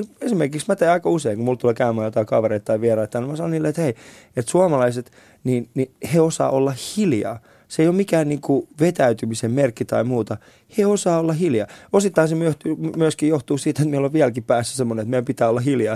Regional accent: Helsinki, Uusimaa, Finland; mä oon koko nuoruuteni asunut täällä pääkaupunkiseudulla Suomenlinnassa.

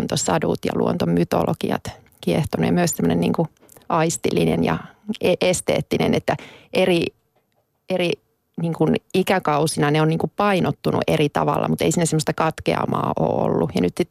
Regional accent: North Ostrobothnia, Finland; mun kasvoin omakotitaloalueella Oulun lähellä

